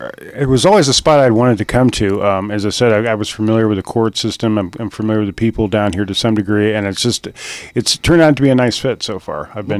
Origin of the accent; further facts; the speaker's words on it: Cincinnati, Ohio, United States; also born or lived in Illinois / Wisconsin; So I've moved around. I was Ohio, Illinois, Wisconsin, now Kentucky. So, but I was in Cincinnati. I graduated from high school in Cincinnati.